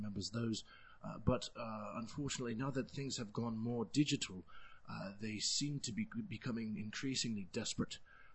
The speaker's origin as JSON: {"language": "English", "country": "Canada", "said": "No. I'm from Canada."}